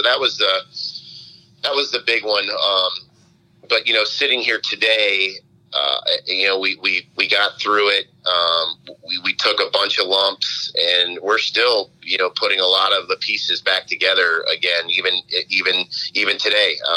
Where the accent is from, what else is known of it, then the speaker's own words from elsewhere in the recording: Cincinnati, Ohio, United States; also born or lived in Atlanta; I grew up in Cincinnati, grew up over on the east side of town in Anderson Township. So I have a love for Cincinnati.